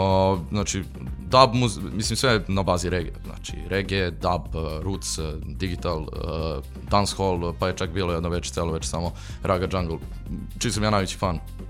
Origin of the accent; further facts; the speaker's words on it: Serbia; ja sam taj iz Srbije, MC